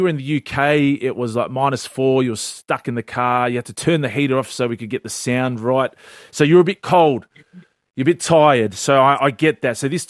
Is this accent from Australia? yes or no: yes; Campbelltown, New South Wales, Australia; born there; I was going to move into with both Scottish and Cook Island heritage. I was born in Campbelltown, Western Sydney, and I'm 28 years of age.